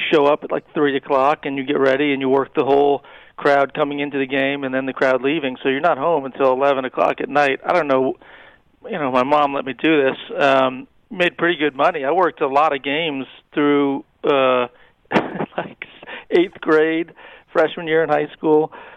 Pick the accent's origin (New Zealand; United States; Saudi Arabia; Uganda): United States; Boston, Massachusetts; I grew up in Boston. I played sports my whole life.